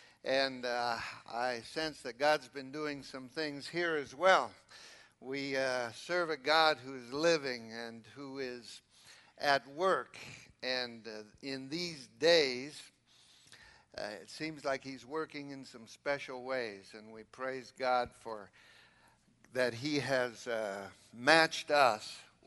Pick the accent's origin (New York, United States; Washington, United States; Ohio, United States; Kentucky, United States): Washington, United States; Seattle; born there; now in San Diego, United States; but I was born in Seattle, see, so that's my second favorite team. And the Padres, since I live there now, that's my first favorite.